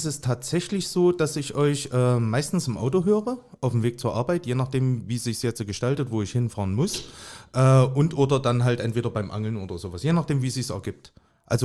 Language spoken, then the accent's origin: German; Thuringia, Germany; born there; Ich bin gebürtiger Thüringer. Ja, also das hat nichts mit Sachsen zu tun.